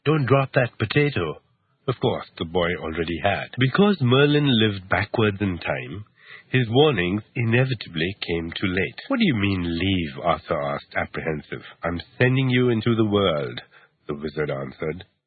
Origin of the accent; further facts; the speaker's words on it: India; want to know why I'm interested in wizards if I come from India. My answer is this. In India, we still believe that wizards exist.